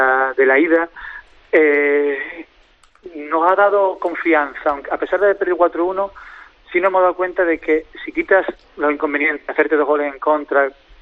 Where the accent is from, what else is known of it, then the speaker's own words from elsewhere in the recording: Spain; yo soy español